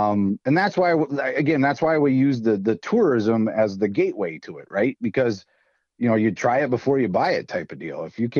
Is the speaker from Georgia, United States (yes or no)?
no; Wadena, Minnesota, United States; I'm not from Otter Tail County, and factually I don't even live there right now. I live a block and a half from the border, but I lived my life in Wadena and East and South.